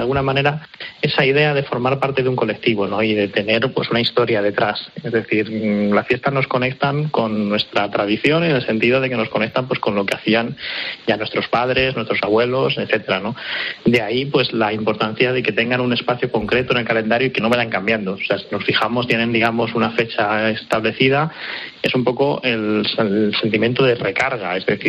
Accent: Siruela, Extremadura, Spain; son ahí en Siruela, pero bueno, Siruela-Badajoz

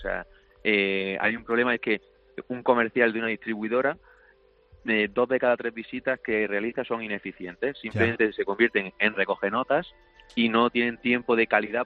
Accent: Granada, Andalusia, Spain; accent: Granada; now in Madrid, Spain; En Madrid. Somos de Granada, pero estamos en Madrid.

